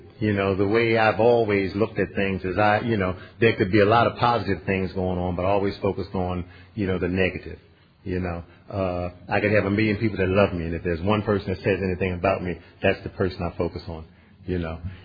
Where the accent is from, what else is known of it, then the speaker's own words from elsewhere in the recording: Baltimore, Maryland, United States; You know, so I'm from Baltimore. That's where I was born. That's where I grew up. That's where I used, and it's also where I got clean.